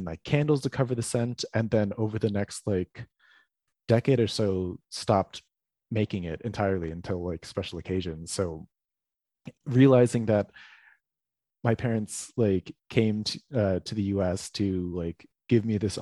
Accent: East Coast, United States; I was raised on the East Coast, primarily a white suburban neighborhood, like far away from my family in California and the Philippines.

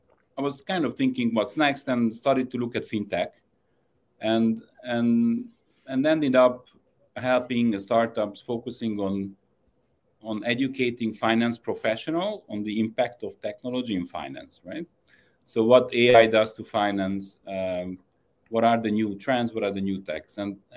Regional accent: Hungary; English is a second language; also born or lived in France / Spain / United Kingdom / Vienna; I'm from Hungary. Went to school in France and Spain. Mm-hmm. Worked in the UK, in Vienna, in Zurich, and lived in LA. So I'm quite international

